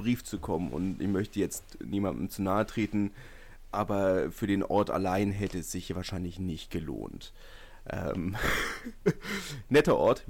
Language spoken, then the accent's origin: German; Berlin, Germany; als Berliner führt man natürlich mit den Berlinern nochmal ein bisschen mehr mit als anders. Ja. Da kommt immer Lokalpatriot in mir durch. Komme ja auch aus einer sehr ähnlichen Ecke